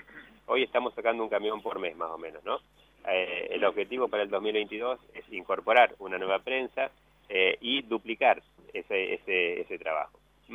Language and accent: Spanish; Argentina; Tengo esperanza, como buen argentino, que en el 2022 vamos a tener una mejora económica.